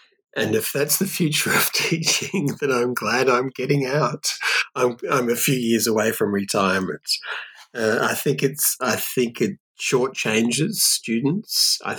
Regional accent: Australia; also born or lived in France; So I'm Australian. I'm an 18th century French specialist. I did my first degree here in Australia at a university in Perth, which is on the west coast of Australia.

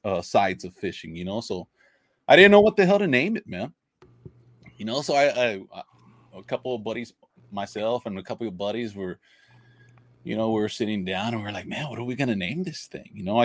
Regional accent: Texas, United States; I grew up fishing. I'm from Ropsdown, Texas. That's south.

